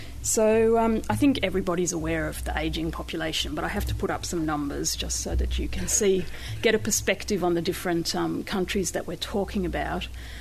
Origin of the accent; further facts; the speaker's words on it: Australia; And I, as an Australian, was sitting there wondering why long-term care insurance was so successful in France